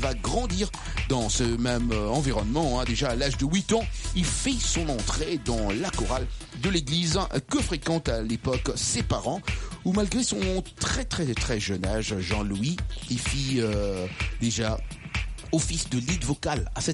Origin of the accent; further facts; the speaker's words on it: DR Congo; moi, je suis congolais d'origine.